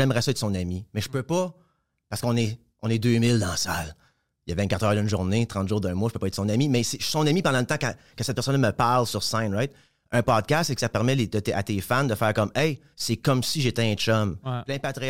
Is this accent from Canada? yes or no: yes; Hawkesbury, Ontario, Canada; also born or lived in Montreal / Ottawa; Hawkesbury, je suis born and raised. J'ai habité un peu à Ottawa. Ça, je suis né à Montréal. Mais Hawkesbury, c'est, je dis tout le temps, comme ma maison